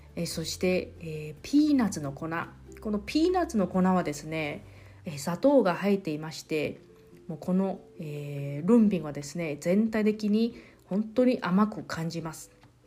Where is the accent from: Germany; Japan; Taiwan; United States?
Taiwan; Japanese is a second language; 昨日4月3日私の地元の台湾では大きな地震が起きました